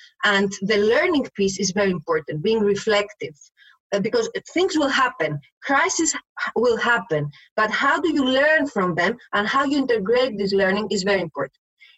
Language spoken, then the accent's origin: English; Thessaloniki, Central Macedonia, Greece; this is relevant for my hometown in Thessaloniki